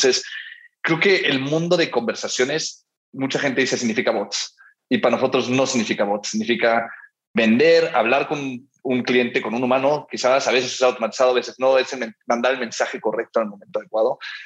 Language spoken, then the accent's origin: Spanish; Miami, Florida, United States; El primero, yo crecí en Miami.